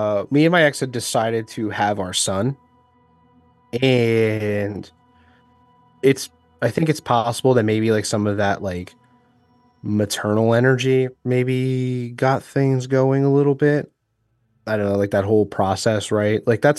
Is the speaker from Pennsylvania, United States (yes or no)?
yes; Bethlehem, Pennsylvania, United States; It goes back to, like, Ben Franklin actually spent time in my hometown. So it's an old town.